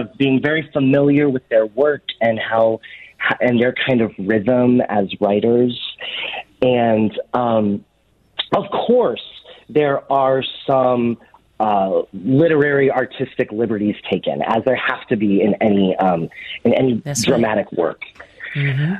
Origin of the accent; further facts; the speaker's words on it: Missouri, United States; accent: good old boy; I'm also from Missouri, so I just use the sort of good old boy accent that I grew up with.